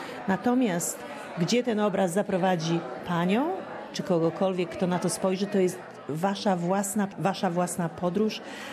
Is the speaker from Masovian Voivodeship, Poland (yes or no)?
no; Warmian-Masurian Voivodeship, Poland; Ja jestem dziewczyna tak zwaną z jezior, pochodzę z Olsztyńskiego. Wiadomo, kraina 1001 jezior, więc za tym mi tęskno.